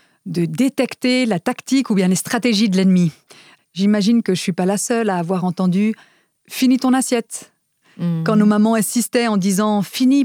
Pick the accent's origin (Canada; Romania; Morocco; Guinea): Romania; French is a second language; je me rappelle d'ailleurs quand j'étais enfant en Roumanie